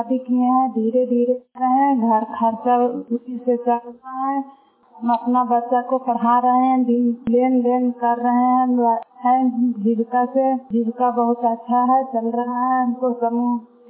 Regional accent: Gotran, Bihar, India; गोत्रान के रहने वाली हूँ, नारदीगंज प्रखंड है, जिला नवादा के हूँ

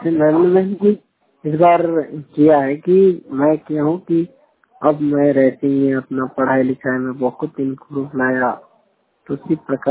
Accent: Jharkhand, India; और मैं झारखंड का रहने वाला हूँ।

